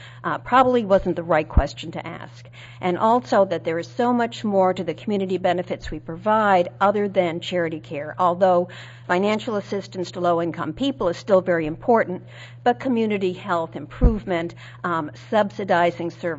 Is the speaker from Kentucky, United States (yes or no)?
no; Boston, Massachusetts, United States; but I do have something that Boston is my hometown, and something we would just never do in Boston